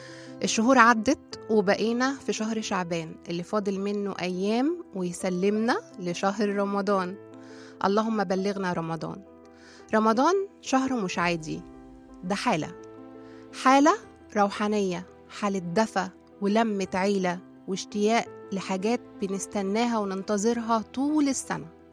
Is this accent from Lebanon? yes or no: no; Egypt; واحنا كمصريين بالذات شعب ليه حكايات طويلة مع رمضان